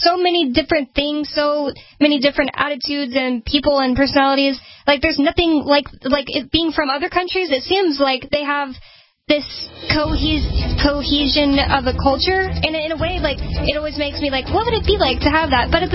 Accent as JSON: {"language": "English", "country": "United States", "said": "I'm of two minds about being from America."}